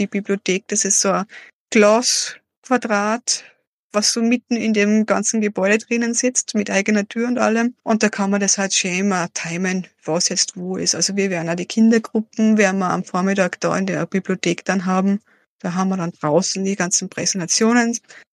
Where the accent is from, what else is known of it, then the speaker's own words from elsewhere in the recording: Salzburg, Austria; now in Lamprechtshausen, Austria; Ich bin ja ursprünglich aus Salzburg